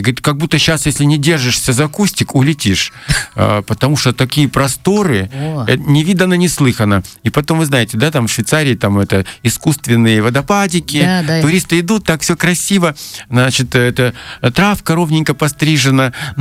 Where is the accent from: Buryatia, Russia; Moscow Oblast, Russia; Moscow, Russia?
Buryatia, Russia; Guzhiry; И, то есть я из Тункинской долины.